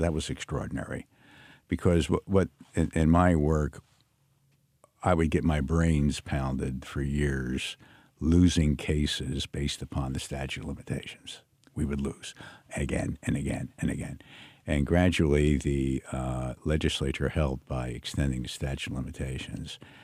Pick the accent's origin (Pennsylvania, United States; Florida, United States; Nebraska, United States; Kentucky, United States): Pennsylvania, United States; Philadelphia; I'm from Philadelphia. And she was a Jewish district attorney.